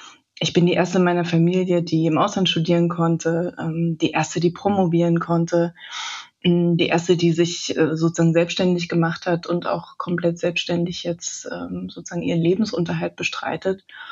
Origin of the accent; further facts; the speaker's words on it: Leipzig, Saxony, Germany; born there; diese Bilder aus Leipzig gesehen habe. Und dachte, wow, in der Stadt, wo ich geboren bin, ist sowas Großartiges passiert.